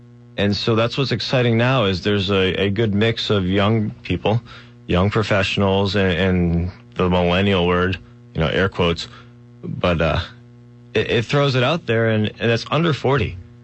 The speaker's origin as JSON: {"language": "English", "town": "West Hartford", "region": "Connecticut", "country": "United States", "tie": "born or raised there", "said": "I'd say West Hartford, I grew up here, but most of my friends that I grew up with aren't here."}